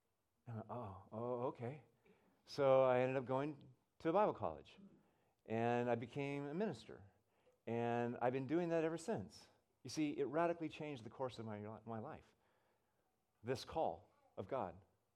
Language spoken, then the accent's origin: English; California, United States; I grew up in Humboldt County. I think I shared that with you last year. And a small little town, I milked cows when I was in high school